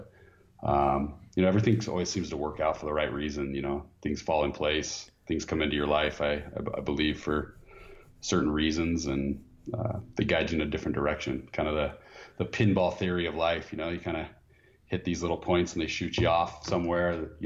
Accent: Reno, Nevada, United States; Yeah, I'm from Reno, Nevada. I grew up playing baseball, football in high school

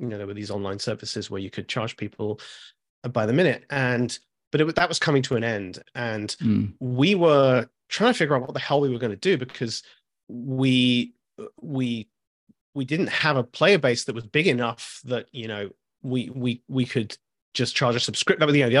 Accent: United Kingdom; moved away as an adult; now in United States; I'm British, obviously. I was working, you know, for various companies in London. And, you know, I decided to move to California

